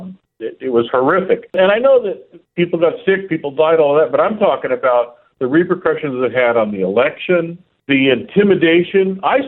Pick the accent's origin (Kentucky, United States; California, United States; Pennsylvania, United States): California, United States; San Diego; also born or lived in Chula Vista; I was born in Chula Vista, and I spent the first half of my life in San Diego.